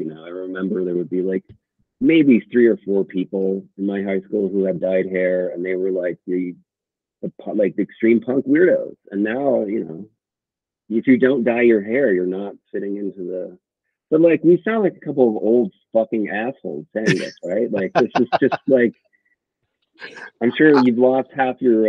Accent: West Coast, United States; But I grew up on the West Coast.

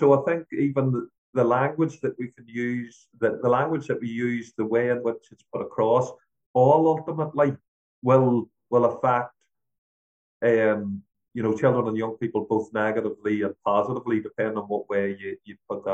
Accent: Northern Ireland, United Kingdom; I mean, I grew up in Northern Ireland, and there's a lot of dynamics involved in Northern Ireland in regards to politics, religion, all of the above

